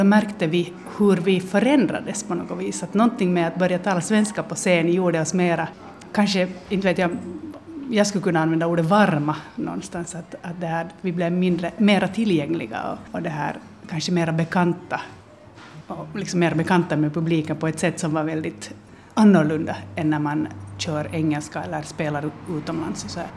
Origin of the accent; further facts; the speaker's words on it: Finland; Men så här i Finland så ska jag nog säga att min identitet, det första jag tänker på, är inte att jag är finlandssvensk, kanske att jag är svenskspråkig.